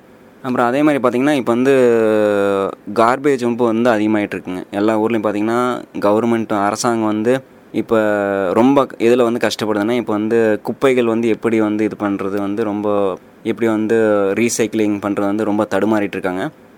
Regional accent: Coimbatore, Tamil Nadu, India; born there; now in Bangalore, India; இங்கே நான் பிறந்த ஊர் எல்லாமே கோயம்புத்தூர்.

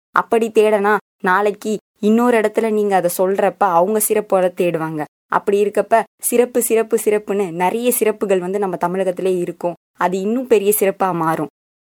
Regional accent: Sembian Mahadevi, Tamil Nadu, India; என்னோட ஊர் பேர் வந்து செம்பியன் மாதேவி குடி. இது வந்து அரியலூர் மாவட்டத்தில் ஒரு சின்ன கிராமம். இந்த கிராமத்தில் தான் நான் வளர்ந்தேன்.

